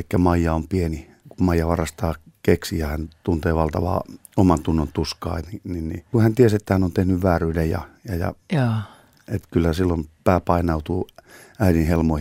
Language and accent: Finnish; Lahti, Päijät-Häme, Finland; Lahti on tavallaan mun kotikaupunki.